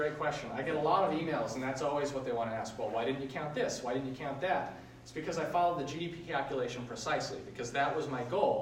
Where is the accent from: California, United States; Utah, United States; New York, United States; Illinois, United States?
Utah, United States; You know, I personally love the mountains. I grew up in Utah.